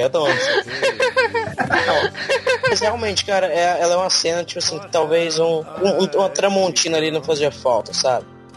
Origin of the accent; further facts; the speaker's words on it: Goiás, Brazil; eu sou de Goiás, né? Goiás, cavalos, as coisas assim existem.